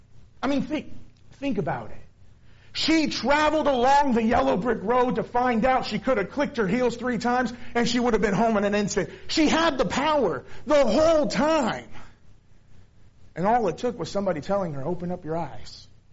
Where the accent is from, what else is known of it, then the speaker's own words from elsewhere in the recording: San Antonio, Texas, United States; that I grew up about 30 miles south of here, San Antonio, Texas. Not a Christian, as Wayne mentioned. I grew up in the Catholic Church.